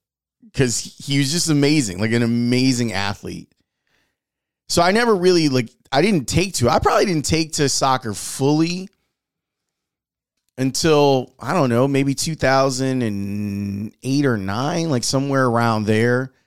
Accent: Chicago, Illinois, United States; Like I'm 48. And when I was a kid, growing up in Roseland, I'm sure I've seen a soccer ball.

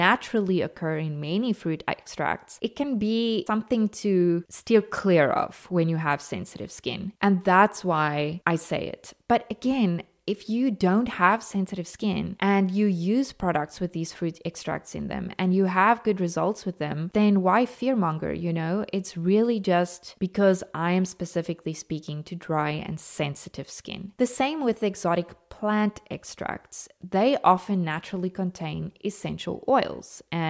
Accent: South Africa; every other South African since the day I was born, because your first interaction with rooibos tea as a South African is when you're a baby and it's in your bottle.

